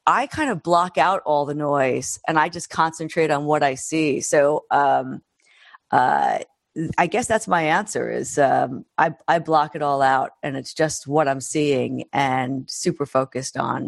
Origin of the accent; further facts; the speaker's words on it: New York City, New York, United States; I grew up in New York City. I grew up actually in the projects in Chelsea.